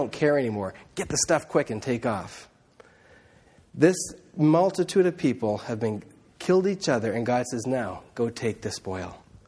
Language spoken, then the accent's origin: English; Indonesia; where I grew up in Indonesia